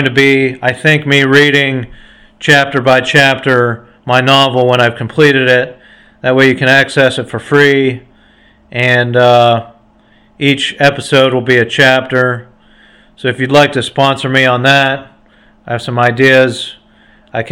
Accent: Utica, United States; I talked about creating a podcast of my hometown, my small town of Utica. It's 200 people.

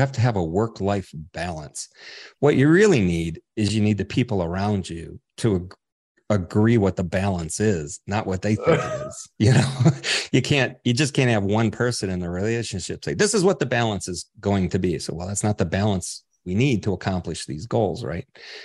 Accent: Farmington Hills, Michigan, United States; I grew up in southeastern Michigan. I call it the ghetto part of Farmington Hills. We were like lower middle class.

